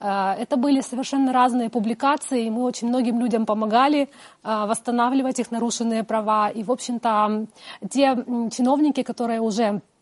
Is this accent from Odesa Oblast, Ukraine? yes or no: no; Crimea, Ukraine; moved away as an adult; also born or lived in Simferopol; Красногвардейский район, это моя родина, но перед тем, как я покинула Крым, я 10 лет прожила в Симферополе, то есть я считаю, это тоже такой мой родной город, в котором я жила, развивалась.